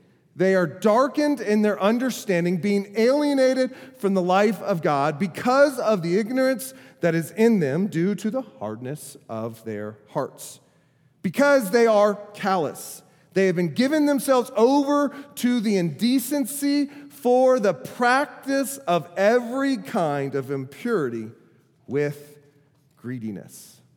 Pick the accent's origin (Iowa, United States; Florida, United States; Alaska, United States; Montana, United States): Florida, United States; I'm like, I'm from Florida. We got mud. We got water.